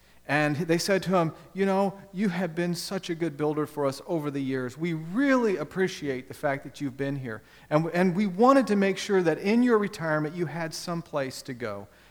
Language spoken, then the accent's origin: English; Ohio, United States; Back when I grew up in Ohio, it was very common to see in the area I lived in developers that would come in and they would buy up a whole property